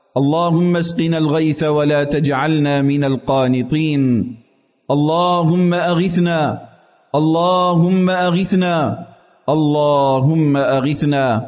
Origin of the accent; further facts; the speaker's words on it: United Arab Emirates; أن تجعل بلدنا الإمارات في حرزك وحفظك